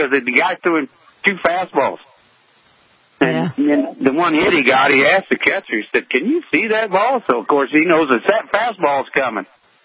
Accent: California, United States; I grew up in Bay Area, so I'm a Frisco fan.

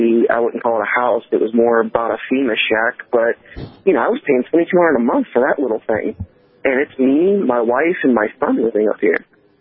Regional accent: Hawaii, United States; now in Williston, United States; here I am in Williston from Hawaii now for almost a year.

